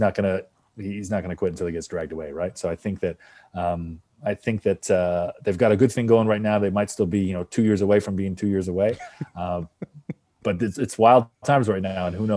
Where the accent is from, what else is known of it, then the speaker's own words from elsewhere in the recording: Windsor, Ontario, Canada; I grew up in Windsor